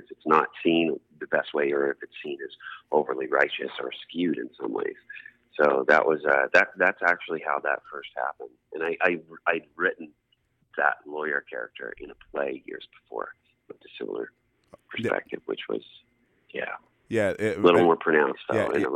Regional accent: Halifax, Nova Scotia, Canada; Oh, well, it's kind of oddly different, but universal.

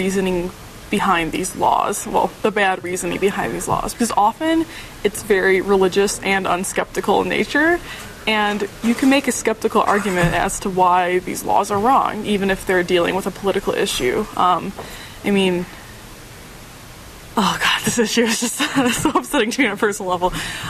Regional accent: Indiana, United States; I know back in my home state of Indiana, they just passed a law

